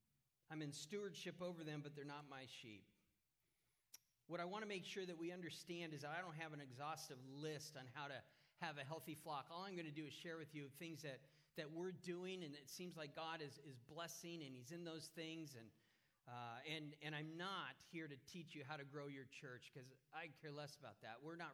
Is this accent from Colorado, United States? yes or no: yes; Castle Rock, Colorado, United States; Well, as Sandy said, I am from Castle Rock, Colorado.